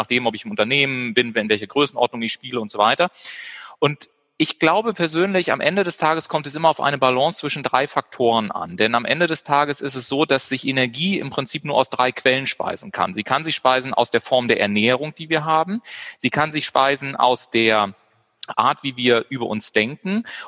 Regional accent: Garmisch-Partenkirchen, Bavaria, Germany; die wissen, ich bin in Partenkirchen geboren und ansonsten nehmen wir einfach Garmisch-Partenkirchen. Genau, da bin ich geboren und habe da 18 Jahre tatsächlich gelebt, bin zur Schule gegangen, Kloster Ettal war so mein Gymnasium.

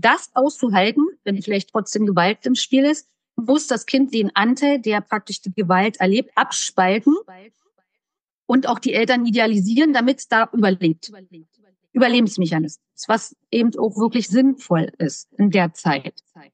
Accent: Strausberg, Brandenburg, Germany; Ich komme aus Strausberg. Das ist eine Kleinstadt bei Berlin, also ist noch S-Bahn hier. Man kann sozusagen hier aus Berlin direkt halten vor der Haustür. Aber es ist Brandenburg.

